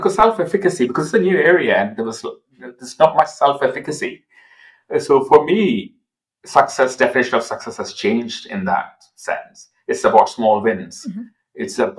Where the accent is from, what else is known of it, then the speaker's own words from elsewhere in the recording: India; I am from India